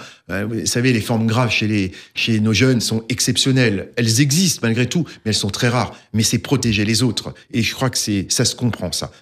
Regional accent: Grand Est, France; en tout cas chez nous en Alsace, hein, plus qu'ailleurs

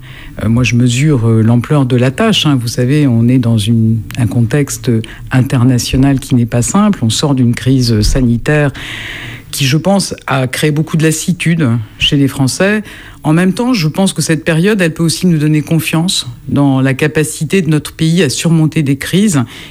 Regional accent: Normandy, France; moi, ma famille est originaire du Calvados, je suis originaire du Calvados. C'est là où ma mère est née, a grandi. Mes grands-parents aussi ont vécu dans le Calvados.

